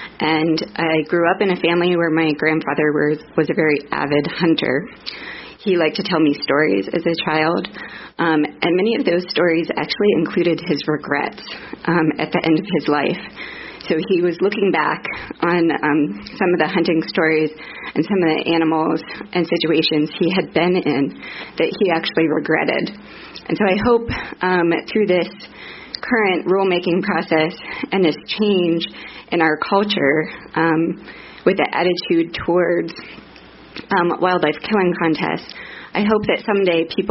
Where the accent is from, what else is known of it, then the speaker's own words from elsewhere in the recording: Flagstaff, Arizona, United States; I'm from Flagstaff, Arizona